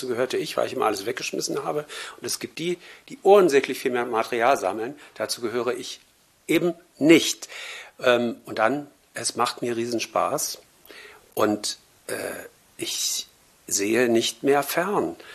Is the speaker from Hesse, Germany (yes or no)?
no; Berlin, Germany; born there; ich bin 1960 in West-Berlin geboren.